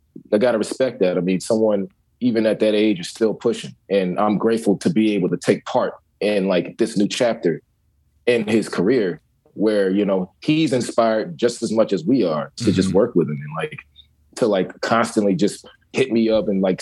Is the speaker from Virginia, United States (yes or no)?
yes; Virginia, United States; Whereas I'm from the South, you know, I'm from Virginia, so like it's a little slower.